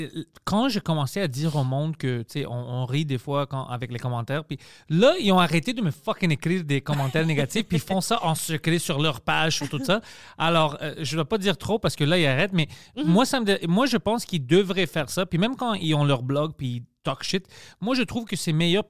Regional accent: Montreal, Quebec, Canada; Tu sais, je viens de Parkex.

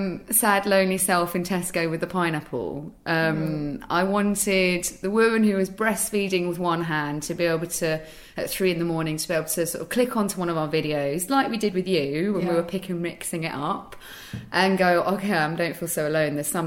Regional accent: United Kingdom; Because you kind of, as a British woman, you just go, I'm so sorry, yes, of course, as you're sitting on the tiny chair.

